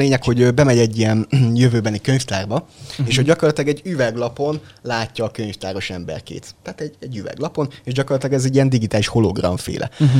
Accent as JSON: {"language": "Hungarian", "country": "Hungary", "said": "Egyrészt arra is, hogy magyarok vagyunk"}